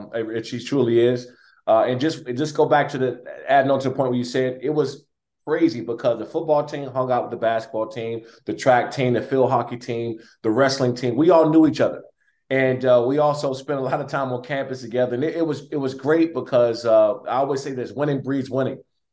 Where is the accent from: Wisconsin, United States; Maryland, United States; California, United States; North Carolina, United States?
Maryland, United States; But me, I'm from Prince George's County. You couldn't buy me out of my backyard and my home.